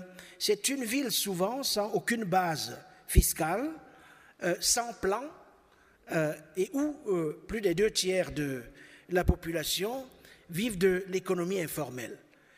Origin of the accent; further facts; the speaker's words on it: Cameroon; born there; Moi, quand je suis né au Cameroun, juste au lendemain des indépendances, on savait où on allait.